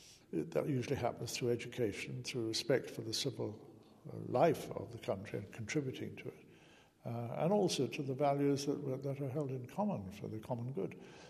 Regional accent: England, United Kingdom; I said, okay, we're not so good at miracles, Holy Father, I said, as we English are not so good as the Italians.

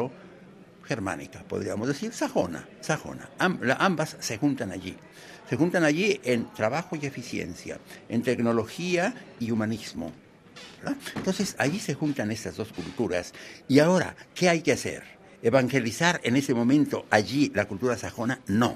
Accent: Mexico; con relación a mi tierra, a México

